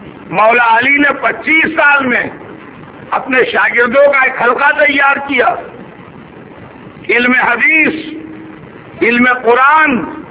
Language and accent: Urdu; Lucknow, Uttar Pradesh, India; born there; اس لیے کہ اردو ہماری مادری زبان ہے نا، ہم لکھنؤ میں پیدا ہوں گے، ہم سے اردو کی غلطی ہونا بہت مشکل ہے.